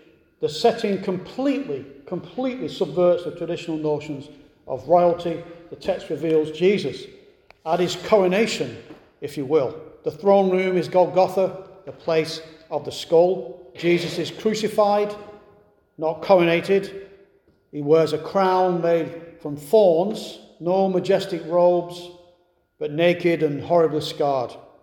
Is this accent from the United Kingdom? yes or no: yes; England, United Kingdom; Now, I was raised in England, as you know